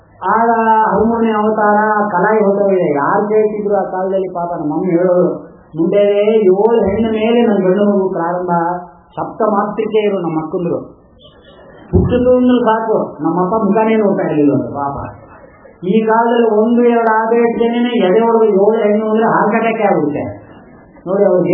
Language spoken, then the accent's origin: Kannada; Karnataka, India; ನಾವು ಮೈಸೂರಿನವರೇ ಅಲ್ಲಪ್ಪ, native place Kaveri ತೀರ.